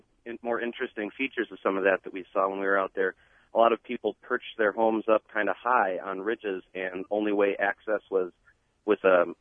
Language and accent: English; Wisconsin, United States; And I'm from Wisconsin, Norwegian heritage.